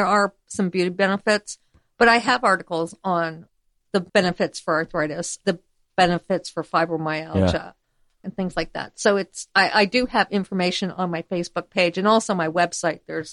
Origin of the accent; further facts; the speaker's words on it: New England, United States; now in Pensacola, United States; Like, I'm from New England. They don't have showers on the beach there.